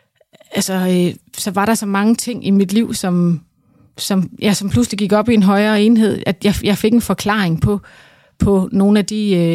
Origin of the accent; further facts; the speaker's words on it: Randers, Central Denmark Region, Denmark; Jeg er fra Randers.